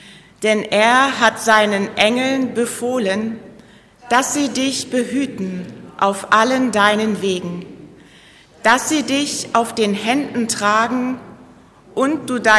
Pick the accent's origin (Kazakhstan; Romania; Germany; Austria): Germany; Osnabrück, Lower Saxony; erin aus Osnabrück und Predikantin und freue mich, dass ich heute hier in der Hoffnungskirche in meiner Heimatgemeinde gemeinsam mit Ihnen diesen Gottesdienst feiern darf.